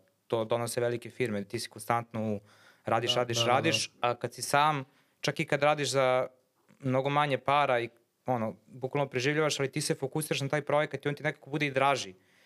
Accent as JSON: {"language": "Serbian", "town": "Kruševac", "region": "Rasina District", "country": "Serbia", "lives_now": "Belgrade, Serbia", "said": "I ja sam rekao iz Kruševca"}